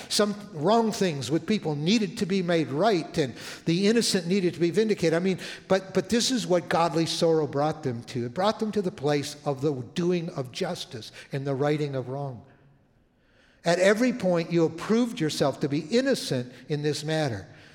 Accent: Toronto, Ontario, Canada; Many of you know I'm from Canada. I was living in Toronto when I was a young teenager

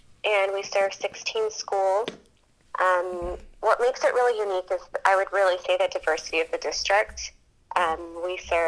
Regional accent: San Jose, California, United States; It's something I always really appreciated about growing up in East San Jose specifically, is you can walk down the streets and hear all different types of languages

